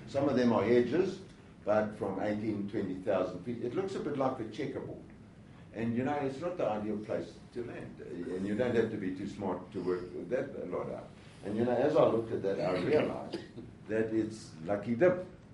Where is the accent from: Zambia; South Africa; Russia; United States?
South Africa; born there; I'm a Christian because I was born in South Africa. I'm born a Presbyterian. My granddad was moderator of the Presbyterian Church. I've spent my life in the church